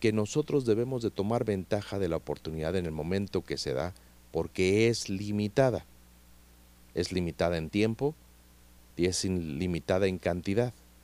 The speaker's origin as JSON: {"language": "Spanish", "country": "Mexico", "said": "nos forma a nosotros como mexicanos"}